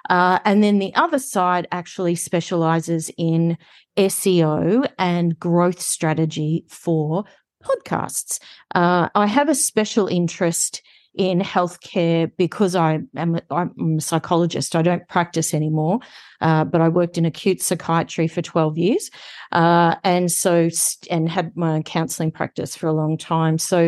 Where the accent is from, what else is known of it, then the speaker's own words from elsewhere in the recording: Australia; So I am from Australia, if you haven't already guessed with the accent.